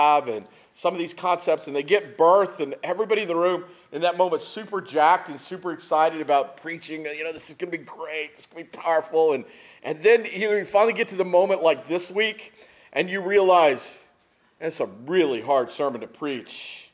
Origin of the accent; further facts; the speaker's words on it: El Paso, Texas, United States; Growing up in El Paso, that's the holiday of my people.